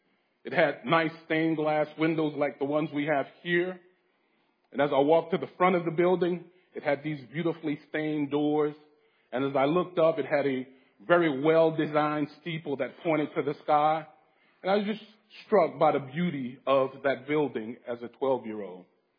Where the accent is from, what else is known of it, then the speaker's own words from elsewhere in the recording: Lafayette, United States; most of you probably know that I grew up here in Lafayette, just a couple of miles from here.